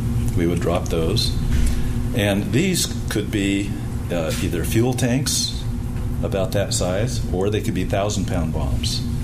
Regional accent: California, United States; Way back when, I grew up in California, normal kid, oldest of five.

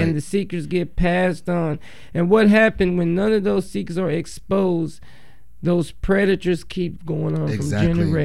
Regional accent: the South, United States; Because I grew up in the South. I was blind. I had been raised to think a certain way.

